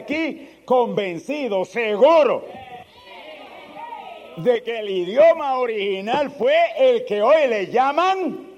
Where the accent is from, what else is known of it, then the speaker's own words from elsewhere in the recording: Spain; Yo soy español. Usted es español. Y no hemos nacido ni por allá, por Islas Canarias, ni ningún sitio de eso.